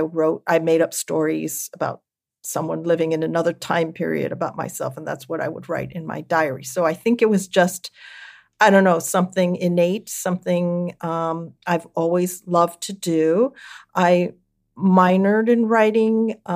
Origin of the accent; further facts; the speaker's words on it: Hawaii, United States; also born or lived in Missouri / California; I was born in Missouri. I don't remember anything about Missouri because when I was still a toddler, we moved to Hawaii. And I spent 10 years in Hawaii, so that's what I remember growing up.